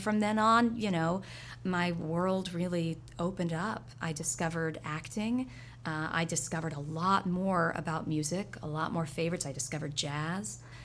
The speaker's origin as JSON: {"language": "English", "town": "Kansas City", "region": "Missouri", "country": "United States", "tie": "born or raised there", "also_born_or_lived": "Dallas-Fort Worth, Texas", "said": "I was born in Texas. We lived in the Dallas-Fort Worth area until I was about 9. We moved around a little bit. My mom was airline and landed eventually when I was about 11 in Kansas City, Missouri."}